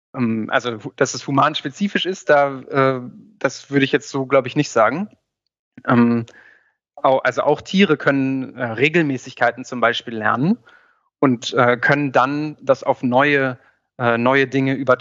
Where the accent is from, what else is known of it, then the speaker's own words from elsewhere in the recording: Göttingen, Lower Saxony, Germany; in meiner Heimatstadt in Göttingen gab es zum Beispiel so ein Karstadt